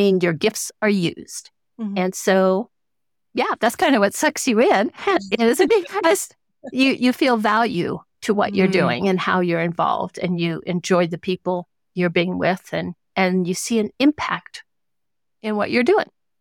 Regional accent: Kansas, United States; also born or lived in South Carolina; now in Kansas City, United States; Went back home to my hometown, which is a very small little rural area in South Central Kansas, married a hometown boy, and then we moved to the big city, which is the Kansas City metro area.

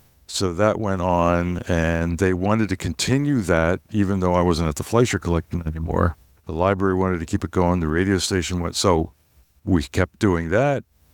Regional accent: Pennsauken, New Jersey, United States; that I'm from Pennsauken, New Jersey.

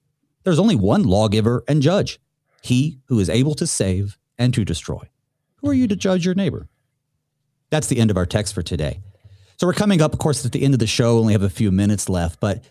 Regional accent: the South, United States; I'm from the South. I believe in Sasquatch and all that.

